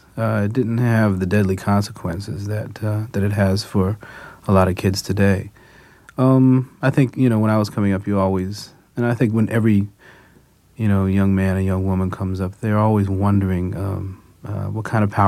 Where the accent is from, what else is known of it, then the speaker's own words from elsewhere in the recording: Newark, New Jersey, United States; I grew up in Newark, New Jersey. Grew up in the projects of Newark, New Jersey.